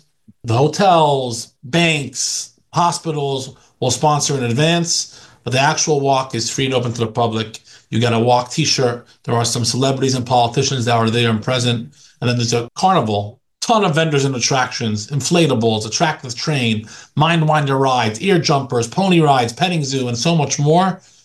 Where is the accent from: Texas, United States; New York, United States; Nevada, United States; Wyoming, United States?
Nevada, United States; Las Vegas; I grew up here in Las Vegas. My parents are an Orthodox, Hasidic Orthodox couple that have a Jewish outreach synagogue here.